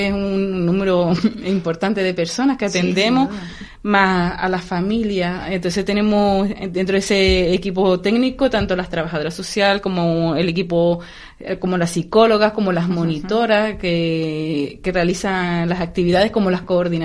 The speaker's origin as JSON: {"language": "Spanish", "region": "Canary Islands", "country": "Spain", "said": "yo soy de Gran Canaria. Claro, ¿no? Sí, aquí llevo 2 años"}